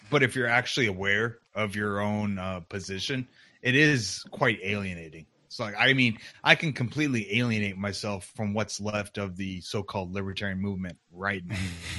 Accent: Tempe, Arizona, United States; so I grew up in Tempe, so.

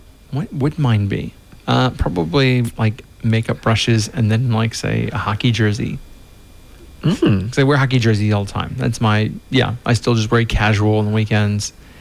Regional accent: United States; somebody was asking me about Trump because I'm American

